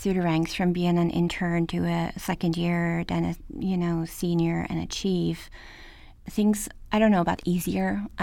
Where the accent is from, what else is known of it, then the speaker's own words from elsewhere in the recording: Norway; English is a second language; also born or lived in Germany; now in United States; I went to a Waldorf school in Norway and later also in Germany. And we learned English as a second language in Norway. So it's always been a second language.